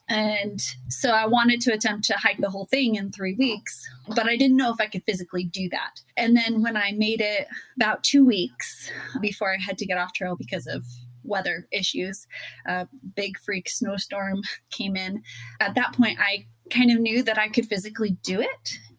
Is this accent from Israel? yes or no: no; Utah, United States; walk towards my home state of Utah